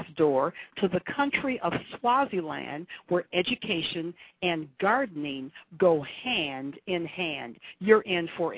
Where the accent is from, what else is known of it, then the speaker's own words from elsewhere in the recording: United States; But because I'm an American and because we're so focused on our version of football and basketball, certainly if you're here in the Boston area